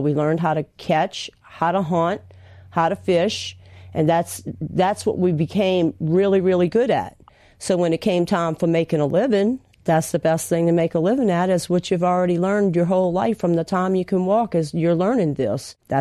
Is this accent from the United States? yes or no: yes; Happy Jack, Louisiana, United States; I'm from southeastern Louisiana in Plaquemines Parish. Growing up in Happy Jack was a really wonderful event.